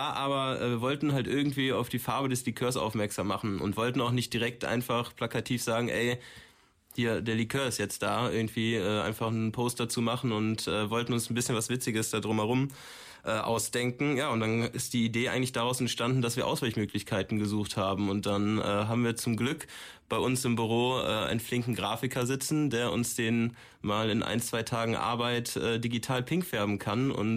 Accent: Cologne, North Rhine-Westphalia, Germany; Aber wir sind ja Kölner, da können wir keine Berliner Luft trinken

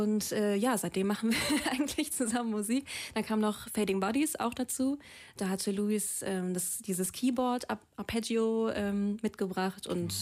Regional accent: Cologne, North Rhine-Westphalia, Germany; Wir kommen ja aus Köln und das war natürlich aufregend

